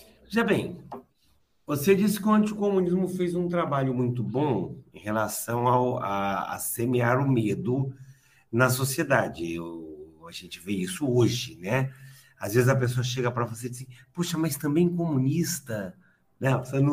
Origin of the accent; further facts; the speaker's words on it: São Paulo, Brazil; Eu sou interior de São Paulo, cresci ouvindo música sertaneja.